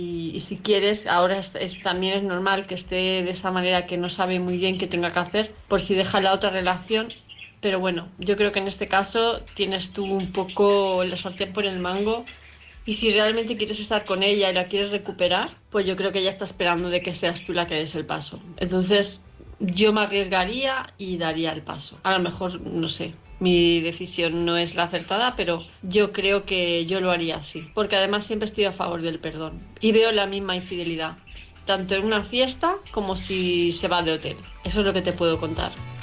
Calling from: Palma de Mallorca, Balearic Islands, Spain; de Palma de Mallorca.

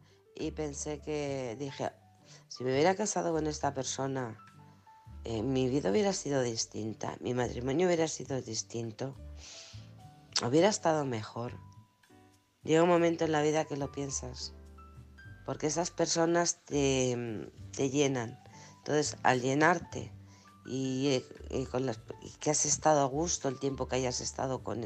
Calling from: Alcorcón, Community of Madrid, Spain; de Alcorcón.

